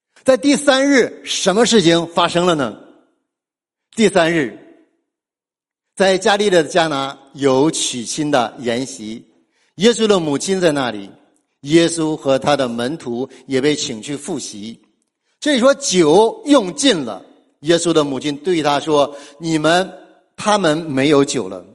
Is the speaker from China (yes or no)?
yes; China; 我们中国人就特别喜欢喝酒